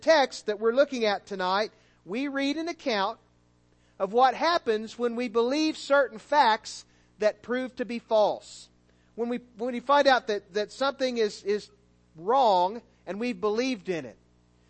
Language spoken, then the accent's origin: English; Missouri, United States; even though we're from the Show Me State, we want to believe the best about people, don't we?